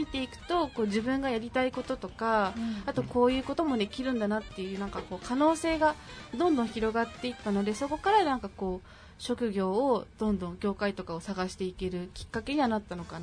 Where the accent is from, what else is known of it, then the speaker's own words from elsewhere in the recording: Oita, Japan; 私地元が大分だったので、地元大分の方の合同説明会も4月に1回行ったんですけど